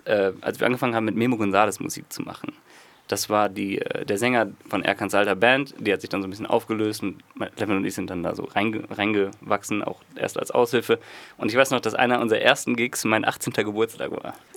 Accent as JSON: {"language": "German", "town": "Münster", "region": "North Rhine-Westphalia", "country": "Germany", "tie": "born or raised there", "said": "Ja, wir kommen aus Münster, aus Westfalen. Da sind wir geboren und aufgewachsen. Das ist eine Unistadt in NRW und da gibt es eine recht lebendige Musikszene"}